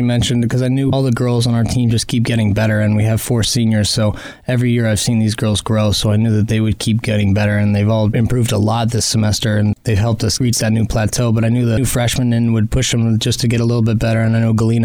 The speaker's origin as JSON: {"language": "English", "town": "Boise", "region": "Idaho", "country": "United States", "tie": "born or raised there", "also_born_or_lived": "Pocatello", "said": "Yeah, I was born in Pocatello, but raised in Boise, Idaho."}